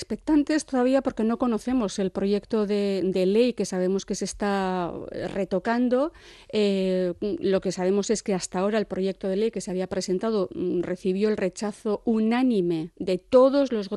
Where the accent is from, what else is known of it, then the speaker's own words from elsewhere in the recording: Durango, Basque Country, Spain; yo por fijarme en Durango, que es mi pueblo